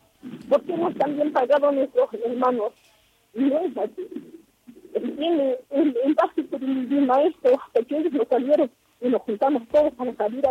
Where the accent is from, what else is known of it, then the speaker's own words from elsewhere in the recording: Argentina; tengo 45 años, soy nacida en La Puna, criada en La Puna